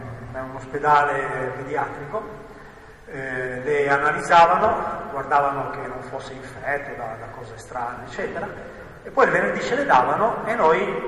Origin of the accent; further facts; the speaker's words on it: Liguria, Italy; Io produco olio molto modestamente, sono della Riviera dei Fiori, quindi produco il famoso olio di olive vergiasche.